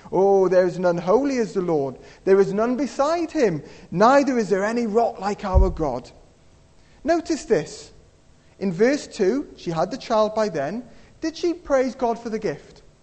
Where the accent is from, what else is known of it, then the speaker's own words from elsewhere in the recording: Wales, United Kingdom; I'm from Pembrokeshire originally, so I used to like my surfing.